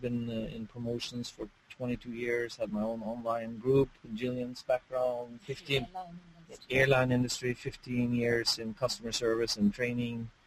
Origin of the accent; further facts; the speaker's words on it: Norway; now in San Francisco, United States; live in San Francisco. I'm from Norway